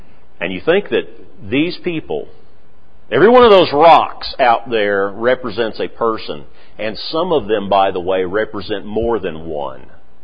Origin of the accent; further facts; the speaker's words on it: Oklahoma, United States; I'm from Oklahoma, I didn't grow up on a boat